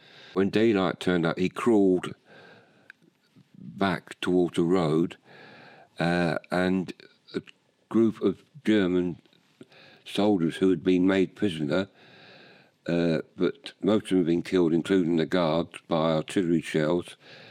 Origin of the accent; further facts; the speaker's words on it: Ilford, London, United Kingdom; born there; I was born in Ilford in 1944.